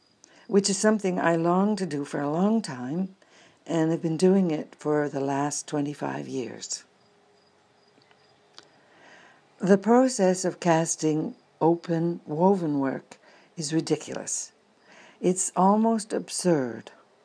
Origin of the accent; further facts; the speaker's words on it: Nova Scotia, Canada; I'm from Nova Scotia in Canada.